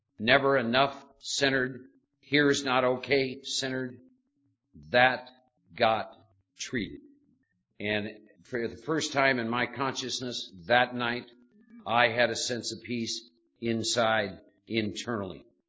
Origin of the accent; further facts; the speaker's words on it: Iowa, United States; also born or lived in Midwest; I was born and raised in Iowa, second oldest of four boys in a farming community. Spent the first 24 years of my life in the Midwest.